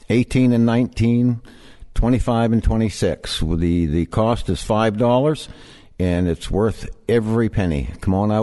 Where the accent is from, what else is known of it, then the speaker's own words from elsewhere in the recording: Massachusetts, United States; also born or lived in Michigan; I'm not from here originally. I'm actually an immigrant, believe it or not. But I was raised in Massachusetts and went to school in Michigan.